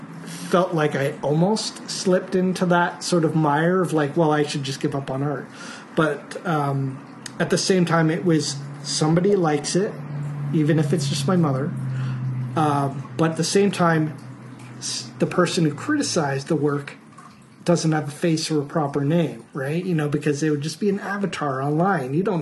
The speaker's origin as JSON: {"language": "English", "town": "Toronto", "region": "Ontario", "country": "Canada", "tie": "born or raised there", "said": "I grew up in Toronto, okay. Born and raised."}